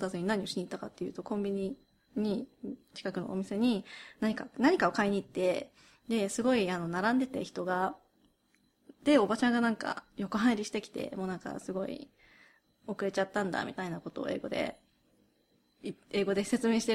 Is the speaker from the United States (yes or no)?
no; United Kingdom; やっぱりこうやってずっとイギリスで育ってきて、自分もやっぱり 自分の育ってきた環境が全てだってやっぱり思ってるところあるから